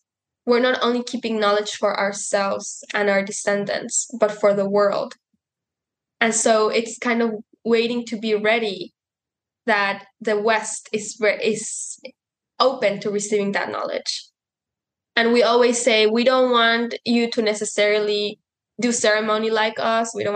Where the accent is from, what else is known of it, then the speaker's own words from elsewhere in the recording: San Pedro Tultepec, State of Mexico, Mexico; I'm from Mexico, from a community called San Pedro Tultepec. And I come from the Otomi Toltec indigenous community, and we speak the Otomi Nyanyu language.